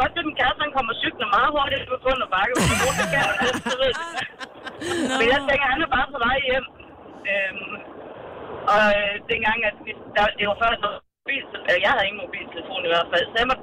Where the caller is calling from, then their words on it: Kjellerup, Central Denmark Region, Denmark; Jeg ringer fra Kjellup.